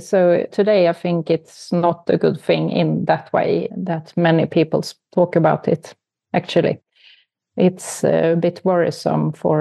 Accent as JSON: {"language": "English", "country": "Sweden", "second_language": "English", "said": "actually, because I'm from Sweden."}